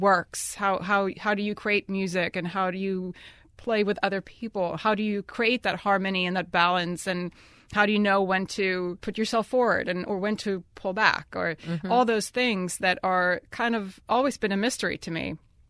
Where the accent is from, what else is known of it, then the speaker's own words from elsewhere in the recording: Stockholm County, Sweden; now in New Orleans, United States; I grew up in Sweden, in both the Stockholm area and northern Sweden, close to the Arctic Circle, which is quite the different climate from New Orleans. And then I went to college both in Stockholm and in France. I lived in France for 3 years.